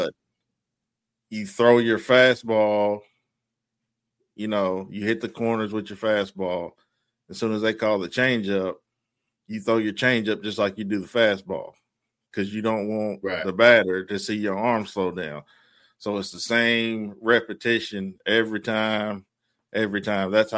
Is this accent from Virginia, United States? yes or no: no; Kentucky, United States; So when I grew up here in Kentucky, man, I grew up in a very, very, very small town, like blink your eyes, you miss it type town, you know?